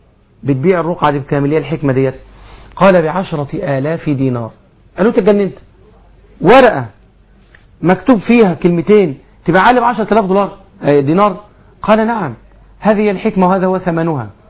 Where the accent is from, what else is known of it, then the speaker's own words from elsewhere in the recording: Egypt; وبدات عندنا في مصر دلوقتي تلاقي راكب عربية ومعلق عليها فور سيل للبيع.